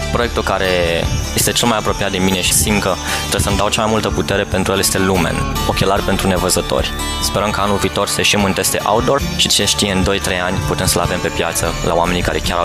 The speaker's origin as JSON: {"language": "Romanian", "region": "Bucharest", "country": "Romania", "tie": "born or raised there", "said": "M-am născut în București, la clinica la Giulești"}